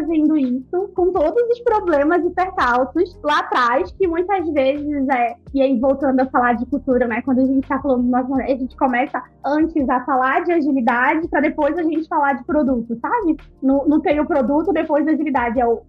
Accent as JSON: {"language": "Portuguese", "town": "Belém", "region": "Pará", "country": "Brazil", "said": "É de Belém, não sou carioca, sou paraense, tá bom?"}